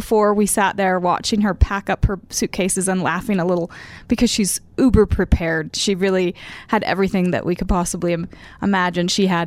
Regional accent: New Jersey, United States; No, I'm a lifer. I grew up in New Jersey. I'm from a very large family, 11 children.

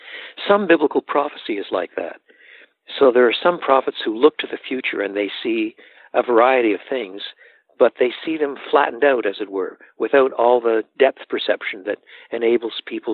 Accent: Canada; Now, I'm a Canadian, and when you drive west in Canada, across the Great Plains, you come to the city of Calgary

